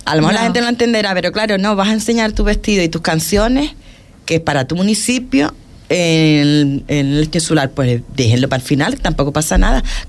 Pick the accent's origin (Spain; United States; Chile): Spain; Puerto del Rosario, Canary Islands; somos de Puerto, más limpio.